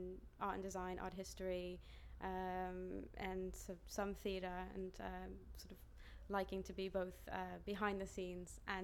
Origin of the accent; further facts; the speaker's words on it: New York City, New York, United States; moved away as an adult; now in London, United Kingdom; I'm 32 years old. I'm from New York City, but I live in London.